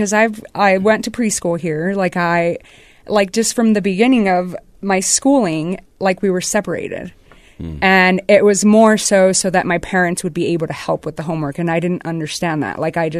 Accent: Syracuse, Utah, United States; Because I grew up in Syracuse, Utah, and there weren't very many Hispanic families there. There weren't very many colored people.

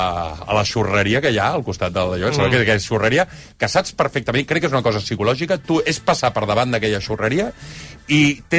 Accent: L'Hospitalet de Llobregat, Catalonia, Spain; ja sabeu que jo sóc de l'Hospitalet

